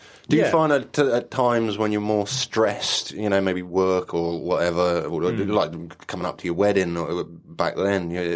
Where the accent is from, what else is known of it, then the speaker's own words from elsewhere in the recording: Ludlow, West Midlands, United Kingdom; I was in my hometown of Ludlow in South Shropshire